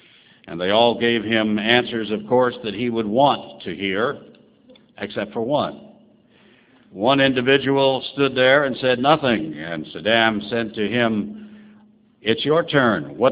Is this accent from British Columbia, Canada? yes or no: yes; Vancouver, British Columbia, Canada; I say that even though I'm from the West Coast, where it is very seldom ever minus 29